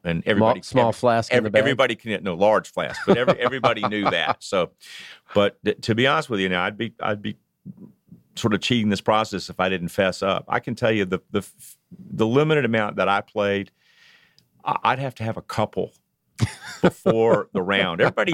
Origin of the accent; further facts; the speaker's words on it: Savannah, Georgia, United States; I'm from Savannah, Georgia. I'm a native Georgia.